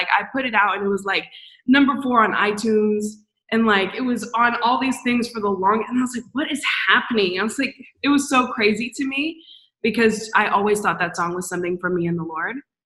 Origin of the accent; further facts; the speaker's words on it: Greenville, United States; So I'm like saying I'm from Greenville helps no one.